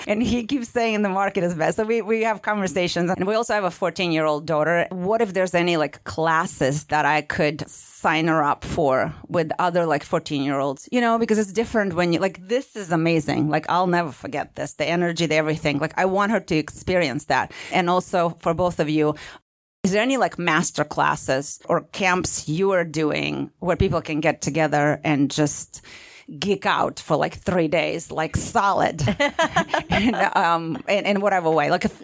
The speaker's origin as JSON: {"language": "English", "country": "Russia", "second_language": "English", "said": "I'm an immigrant. I'm from Russia. So like my family, you know, all they told me is just pay off your credit card every month."}